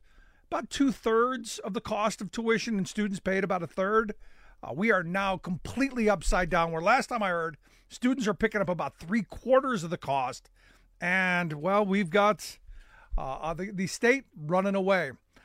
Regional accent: Pennsylvania, United States; how important I think the Pennsylvania state system of higher education is for working people in my home state

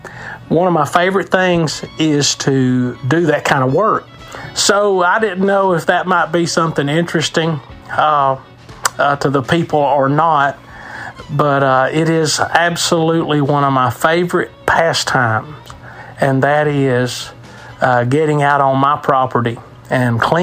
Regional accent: Carthage, Tennessee, United States; But, you know, I was raised in Carthage, Tennessee, and my dad loved to hunt and fish, and grew up on the farm, you might say.

